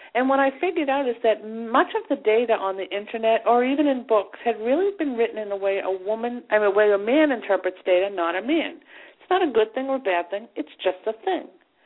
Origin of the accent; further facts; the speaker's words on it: Boston, Massachusetts, United States; accent: Boston; You know, I grew up in a neighborhood in Boston. You know, anybody who's listening couldn't hear my Boston accent.